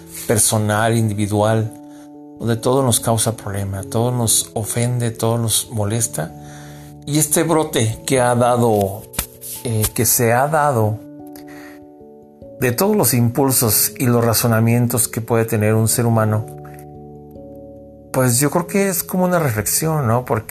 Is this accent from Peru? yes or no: yes; Peru; Hasta parecemos peruanos, ¿eh? Porque así somos muchos peruanos